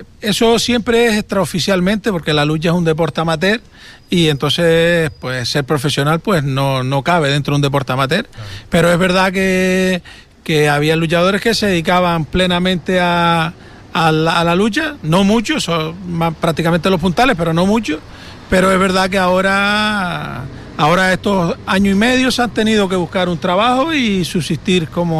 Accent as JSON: {"language": "Spanish", "region": "Canary Islands", "country": "Spain", "said": "somos de Canarias."}